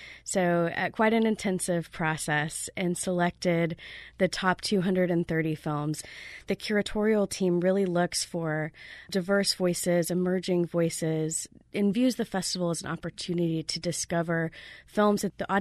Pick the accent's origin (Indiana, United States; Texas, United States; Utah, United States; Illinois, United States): Texas, United States; I am not a New Orleanian. I grew up in East Texas, and my family is from Eunice, Louisiana, if you know where that is.